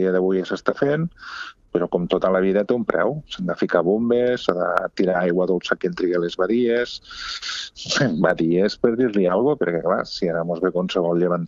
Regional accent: Catalonia, Spain; Jo sempre he pensat que com a català voldria que no fos així.

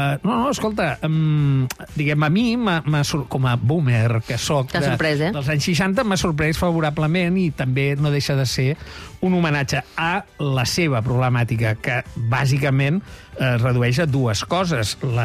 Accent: Barcelona, Catalonia, Spain; born there; jo vaig néixer a Nou Barris, vaig estudiar a Horta, als Salesians d'Horta

